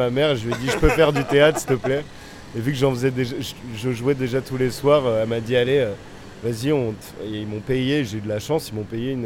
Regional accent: Île-de-France, France; Ça me permettait de sortir du lycée, de sortir du fin fond du 77, là où j'ai grandi. Et après avoir eu le bac, je suis arrivé à Paris.

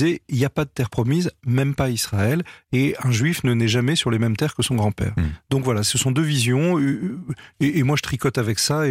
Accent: France; moi, je suis français avant tout. Ce qui me préoccupe, c'est la situation en France

